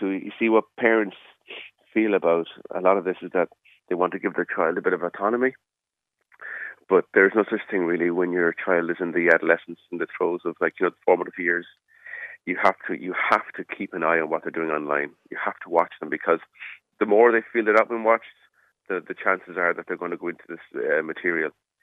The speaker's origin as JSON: {"language": "English", "town": "Cork", "region": "Munster", "country": "Ireland", "tie": "born or raised there", "said": "when I was growing up in Cork"}